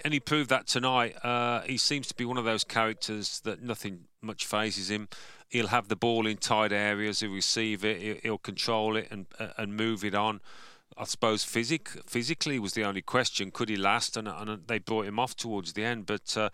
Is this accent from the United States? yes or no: no; England, United Kingdom; Well, as an Englishman